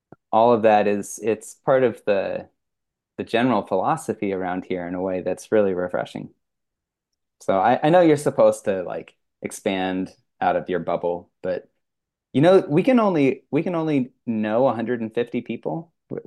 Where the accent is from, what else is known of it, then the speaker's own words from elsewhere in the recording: East Coast, United States; So I grew up on the East Coast, and every town there has a little square with all the shops set up around it.